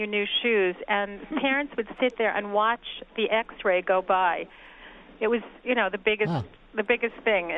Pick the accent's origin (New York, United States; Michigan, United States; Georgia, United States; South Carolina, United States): New York, United States; Bronx; I grew up on Walton Avenue and spent my life on the Grand Concourse, but it was very sci-fi.